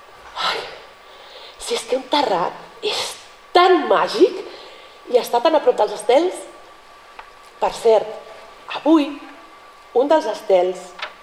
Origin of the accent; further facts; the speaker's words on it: Sitges, Catalonia, Spain; I jo em sento molt orgullosa de poder dir que això es fa al meu poble.